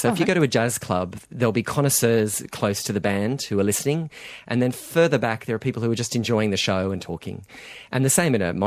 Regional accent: New South Wales, Australia; So when I was a teenager growing up on the Central Coast, there was no internet.

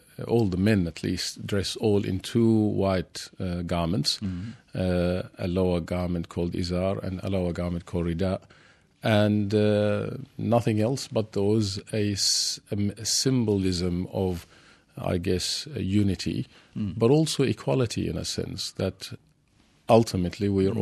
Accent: Amman, Amman Governorate, Jordan; moved away; also born or lived in Libya; but I grew up in Jordan, and I've been here 30 years.

